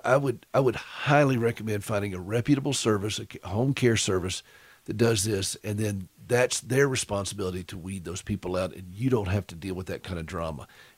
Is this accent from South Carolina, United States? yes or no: yes; Anderson, South Carolina, United States; I was born and raised in Anderson.